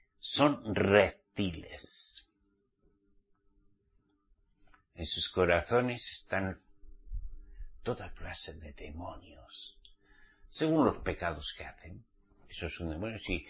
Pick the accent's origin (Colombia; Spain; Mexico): Spain; Pamplona, Navarre; yo soy vasco navarro de Pamplona. Para que entiendan. Pero ya salí de Egipto, de Pamplona. Y no vuelvo a Pamplona.